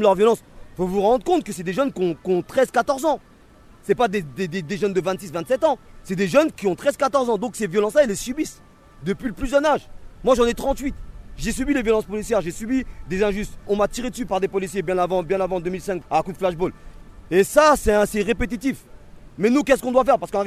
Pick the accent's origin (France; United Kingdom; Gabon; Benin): France; born there; Je suis né en France, j'ai ma nationalité française, mais je suis citoyen de seconde zone. Je suis un Français de papier.